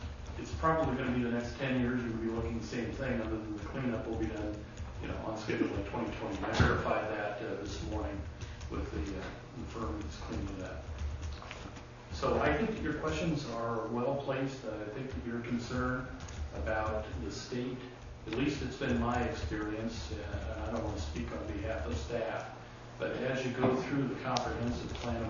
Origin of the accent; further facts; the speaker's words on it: Hayward, California, United States; I will just take you back about 60 years ago when I was growing up in Hayward, California.